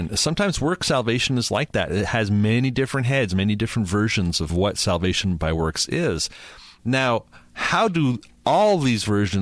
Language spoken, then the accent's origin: English; Canada; I'm from Canada originally